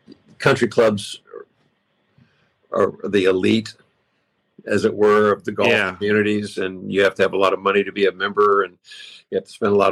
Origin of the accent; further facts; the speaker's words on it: Texas, United States; I mean, I'm from Texas originally.